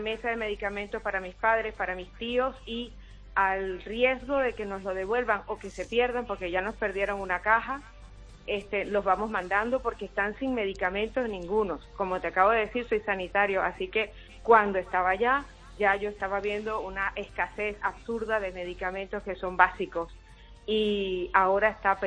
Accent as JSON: {"language": "Spanish", "country": "Venezuela", "said": "pero sigo siendo venezolana, claro. Y mis hijos están allá, mi familia toda está allá"}